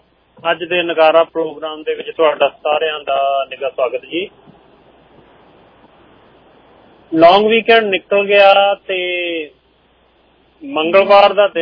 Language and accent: Punjabi; Punjab, India; now in Canada; ਅਸੀਂ ਜਿਹੜੇ ਭਾਰਤ ਤੋਂ ਆਏ ਹੋਏ ਆ, ਪੰਜਾਬ ਤੋਂ ਆਏ ਹੋਏ ਆ